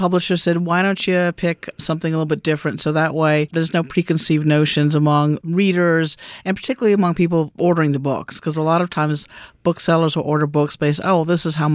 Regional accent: Mississippi, United States; growing up in Mississippi, you know, looking back at some of the past of Mississippi and growing up in there

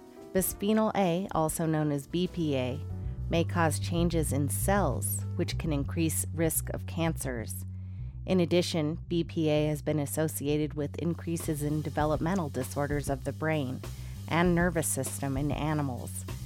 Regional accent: Paonia, Colorado, United States; it was some plastivists from my hometown of Paonia in the mountains of Colorado that got me started on my anti-plastic journey.

